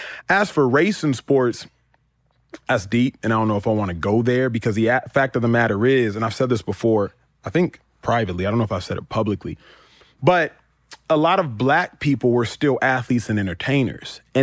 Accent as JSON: {"language": "English", "town": "Dallas", "region": "Texas", "country": "United States", "said": "Number two, I'm from Dallas, Texas. I know she went to Carter High School. Mm-hmm. I know that area. I went to church in the hood."}